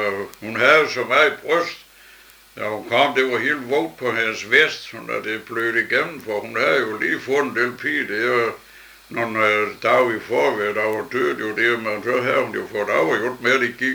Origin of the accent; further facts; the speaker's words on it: Odense, Region of Southern Denmark, Denmark; born there; og jeg er født i Odense. Og i 1910, eller 37. Og født i Fru Kirk, og jeg har boet i Vindegade.